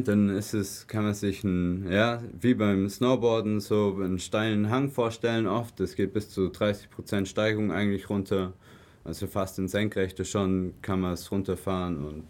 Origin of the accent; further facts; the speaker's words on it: Füssen, Bavaria, Germany; now in Blaubeuren, Germany; Nee, ich komme ursprünglich aus Füssen und lebe jetzt seit 10 Jahren in Blaubeuren.